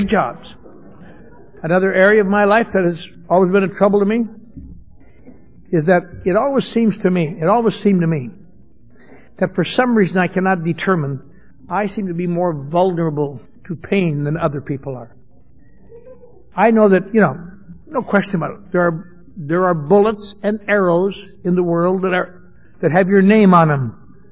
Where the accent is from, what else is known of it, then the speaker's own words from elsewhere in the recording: Eau Claire, Wisconsin, United States; I was raised in Eau Claire, Wisconsin. In something called the Norwegian Lutheran Church.